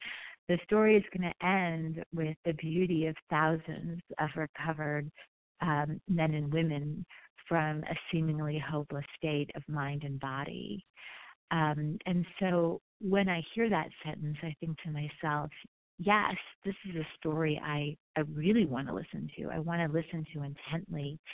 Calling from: Denver, Colorado, United States; calling in from Denver, Colorado

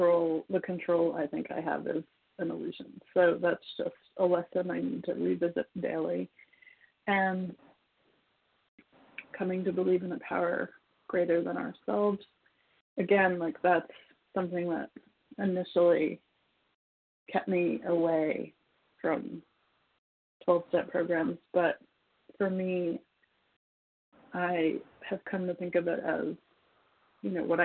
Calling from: California, United States; I'm calling from California.

